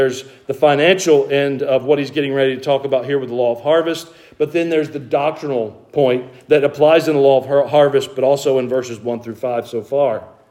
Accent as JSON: {"language": "English", "region": "Georgia", "country": "United States", "said": "I'm from Georgia. I'm not from Greece."}